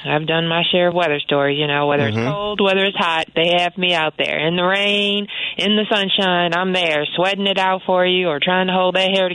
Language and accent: English; Chicago, Illinois, United States; I'm from Chicago. This is home.